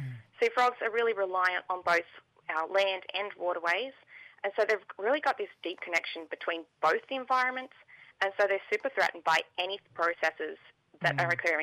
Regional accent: New South Wales, Australia; now in Gamilaroi country, Australia; So I'm from Annawan Nation, which is around like the northern New South Wales kind of area.

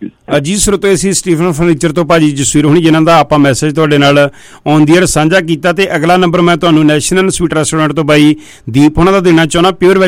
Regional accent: Punjab, India; ਮੈਂ ਵੀ ਦੁਆਬੇ ਤੋਂ

